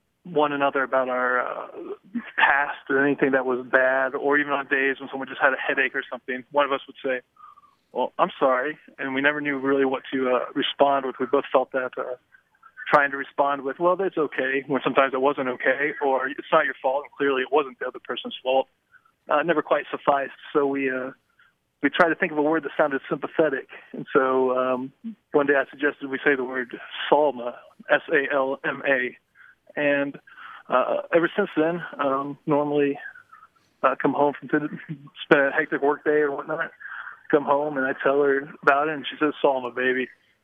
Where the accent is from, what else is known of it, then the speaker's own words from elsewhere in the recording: Grapevine, Texas, United States; I'm from Grapevine, Texas.